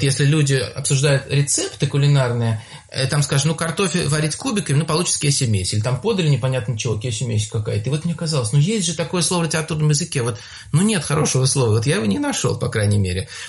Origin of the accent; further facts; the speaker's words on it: Moscow, Russia; Да, да, я тоже москвич.